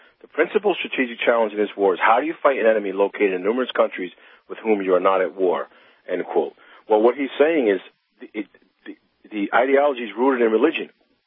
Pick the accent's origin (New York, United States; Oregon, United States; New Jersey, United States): New York, United States; My home state of New York is in deep trouble.